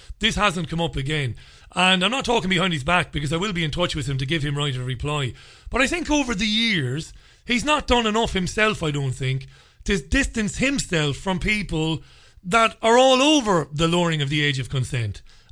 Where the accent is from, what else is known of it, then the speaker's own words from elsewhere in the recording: Ireland; there are people who don't like me because I'm Irish.